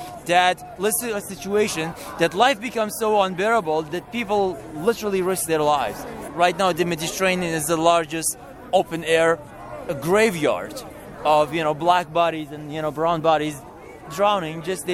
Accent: Iran; I'm an immigrant as well. I'm from Iran

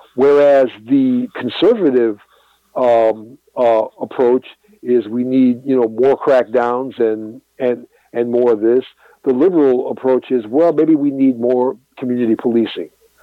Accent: Chicago, Illinois, United States; I'm originally from Chicago

